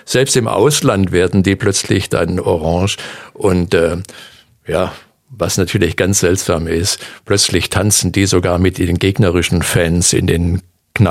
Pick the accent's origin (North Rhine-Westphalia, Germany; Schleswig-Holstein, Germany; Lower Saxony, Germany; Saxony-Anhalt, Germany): North Rhine-Westphalia, Germany; Münster; als Münsteraner muss man den Deutschen eben erklären, was das bedeutet.